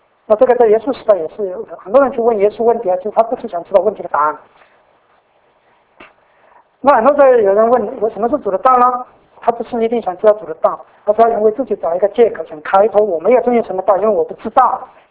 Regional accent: China; 我们在中国，我们中国人最担心的就是什么？

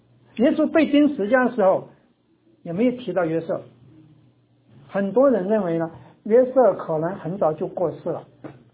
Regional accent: China; 那我们中国人都知道养儿就是防老

